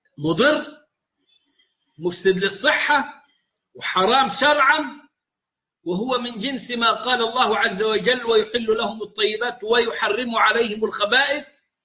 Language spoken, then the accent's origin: Arabic; Egypt; أيام ما كانت علبة السجائر يعني مثلا بجنيه عندنا في مصر